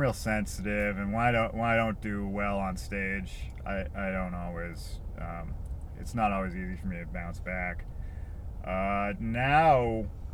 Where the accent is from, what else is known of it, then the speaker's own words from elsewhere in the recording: Boston, Massachusetts, United States; I'm from Boston, and in my neighborhood, people called me